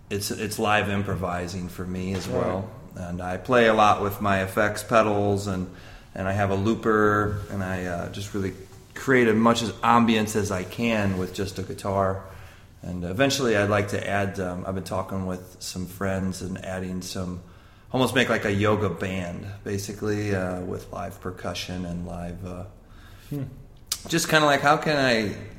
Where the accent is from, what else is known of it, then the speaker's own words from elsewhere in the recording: Fenton, Missouri, United States; also born or lived in Chesterfield; Yeah, I grew up in Fenton / High Ridge. So I'm from good old Jefferson County out there.